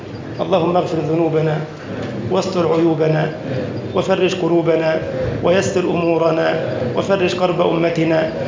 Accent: Egypt

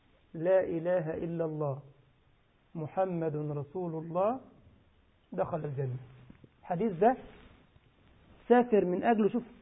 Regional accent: Egypt; لا لا بالعكس، عندنا بقى احنا كمصريين لما الشيخ يقول لك يا ولد يا بيحبك قوي

